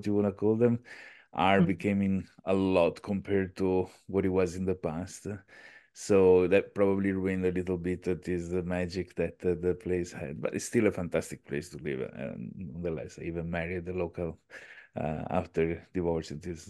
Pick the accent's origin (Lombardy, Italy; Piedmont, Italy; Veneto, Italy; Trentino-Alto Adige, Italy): Veneto, Italy; Venice; English is a second language; also born or lived in Florida; now in Bali, Indonesia; I grew up in Venice, Italy. Then I spent a decade in Florida. And now it's 20 years that I am in Bali, Indonesia, tropical island.